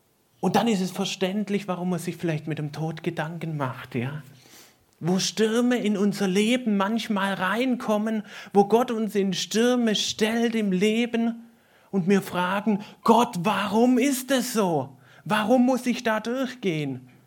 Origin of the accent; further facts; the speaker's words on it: Baden-Württemberg, Germany; bei uns im Schwabenland, ja, wenn mit 5 Kinder aufwächst, dann wohnt man manchmal dann halt in einem Haus